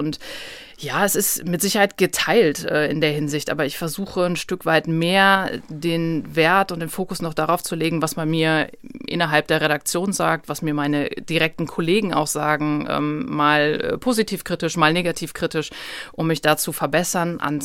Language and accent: German; North Rhine-Westphalia, Germany; Ich liebe meine Heimat, das Sauerland, die Ruhe, den Wald, das Bergige, was wir hier haben. Mhm. Meine Familie, meine Freunde. Ich bin hier groß geworden, geboren. Ich will hier nicht weg.